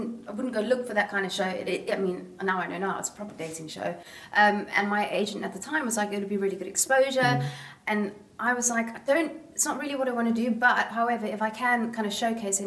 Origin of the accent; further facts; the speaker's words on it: Somerset West, Western Cape, South Africa; I'm from Somerset West in Cape Town, which is quite a small back then. Like, this is a long time ago. It was a small village.